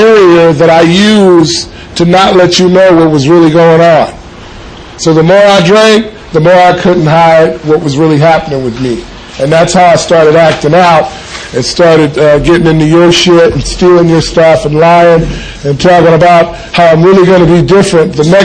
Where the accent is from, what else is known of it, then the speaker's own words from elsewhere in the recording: Los Angeles, California, United States; I grew up in the Jordan Downs Housing Project in Watts, over off 103rd and Grape Street.